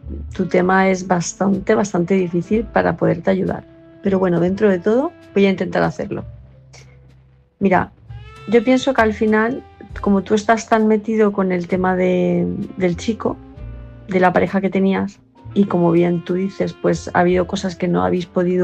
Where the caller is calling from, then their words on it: Palma de Mallorca, Balearic Islands, Spain; de Palma de Mallorca